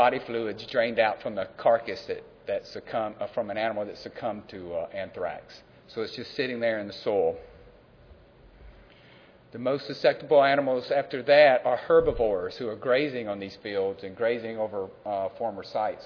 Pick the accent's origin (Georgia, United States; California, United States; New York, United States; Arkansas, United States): Georgia, United States; I'm from Georgia, but then I went to the other Georgia.